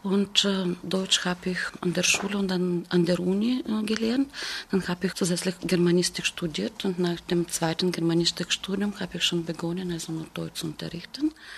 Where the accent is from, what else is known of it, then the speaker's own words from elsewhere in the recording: Varna, Varna Province, Bulgaria; Das ist ungefähr 130 Kilometer von Sonnenstrand von Varna. Ich bin geboren im Jahr 1962 und ich arbeite als Lehrerin am Fremdsprachengymnasium in meiner Heimatstadt.